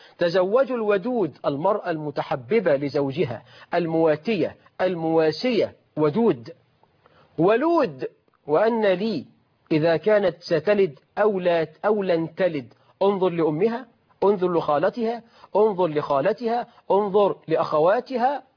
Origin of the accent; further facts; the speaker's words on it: Egypt; فإحنا عندنا في مصر